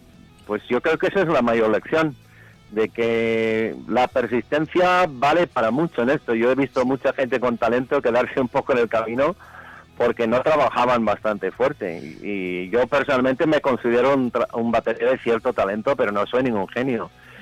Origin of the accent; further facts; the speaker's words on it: United States; now in Spain; en mi adolescencia en Estados Unidos la radio estaba plagada de One Hit Wonders